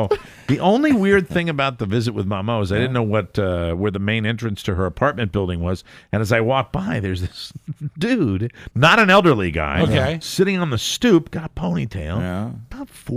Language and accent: English; Virginia, United States; I said, hold on a second. I'm from Northern Virginia.